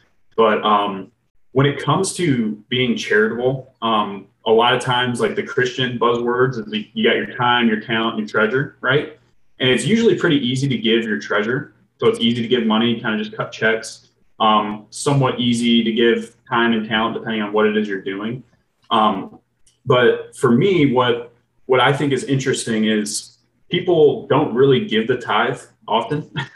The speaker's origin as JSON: {"language": "English", "town": "Plymouth", "region": "Michigan", "country": "United States", "tie": "born or raised there", "said": "Originally, I'm from Plymouth, Michigan, which is a little suburb right outside Detroit."}